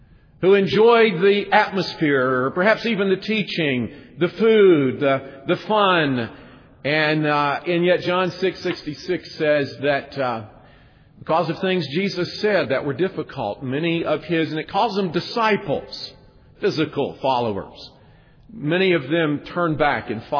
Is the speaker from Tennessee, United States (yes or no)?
no; Alabama, United States; And I was from Alabama and he was from New York.